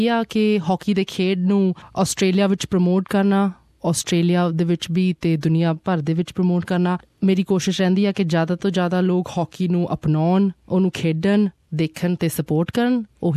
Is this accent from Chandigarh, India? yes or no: yes; Chandigarh, India; now in Australia; ਮੈਂ ਹੈਗੀ ਹਾਂ ਚੰਡੀਗੜ੍ਹ ਦੀ, ਇੰਡੀਆ ਤੋਂ ਹਾਂ ਅਤੇ ਆਸਟ੍ਰੇਲੀਆ ਮੈਂ ਆਈ ਸੀ ਮਾਰਚ 'ਚ